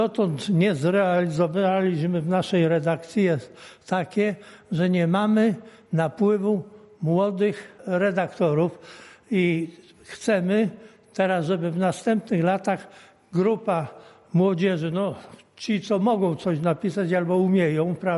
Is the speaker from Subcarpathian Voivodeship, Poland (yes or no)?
yes; Dębica, Subcarpathian Voivodeship, Poland; bo ja pochodzę z Dębicy, przyjeżdżałem tu 50 lat temu, 50, czyli trochę lat już mam dzisiaj